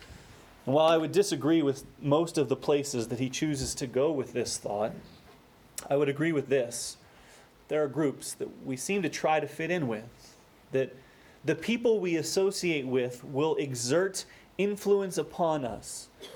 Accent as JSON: {"language": "English", "region": "Minnesota", "country": "United States", "accent": "Minnesotan", "said": "I've trained myself out of my Minnesotan accent in graduate school"}